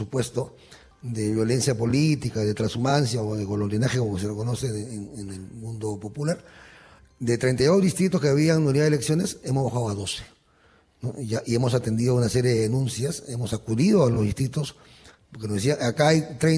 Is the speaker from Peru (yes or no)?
yes; Peru; nosotros tenemos como peruanos a veces la mala costumbre de no actualizar datos